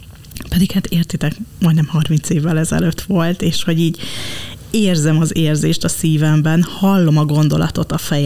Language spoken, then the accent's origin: Hungarian; Dunaújváros, Fejér, Hungary; És én dunaújvárosi vagyok.